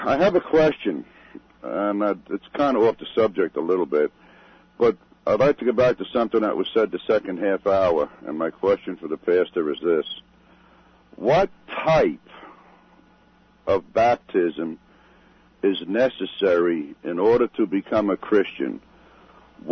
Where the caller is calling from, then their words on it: South Carolina, United States; from South Carolina.